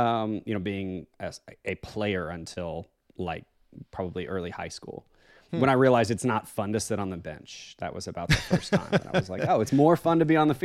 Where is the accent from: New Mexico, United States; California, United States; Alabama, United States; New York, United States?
New Mexico, United States; I grew up in New Mexico, right? So there is only soccer and tennis.